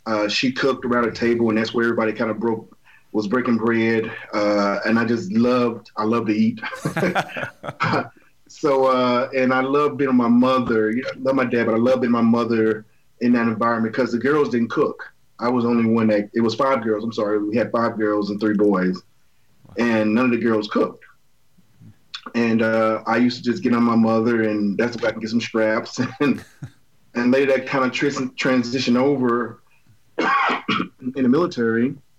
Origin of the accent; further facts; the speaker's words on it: Columbus, Mississippi, United States; I grew up in the South, Mississippi, of course. Columbus is a really small town